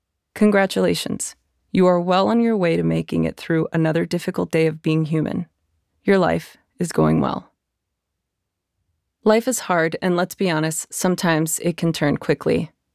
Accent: Los Angeles, California, United States; I learned all about living in fear while growing up in East Los Angeles. It was not your typical palm tree-lined Southern California dreaming scenery.

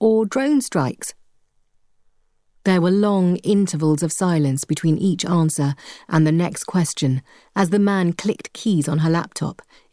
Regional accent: United Kingdom; As a Brit, I don't distinguish between one

